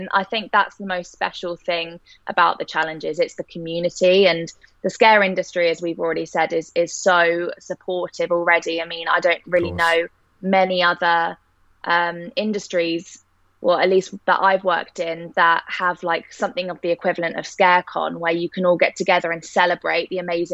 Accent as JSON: {"language": "English", "town": "Chertsey", "region": "South East England", "country": "United Kingdom", "tie": "born or raised there", "said": "I was born in Chertsey, so 5 minutes down the road from Thorpe Park, and I feel like I was practically raised at Thorpe Park."}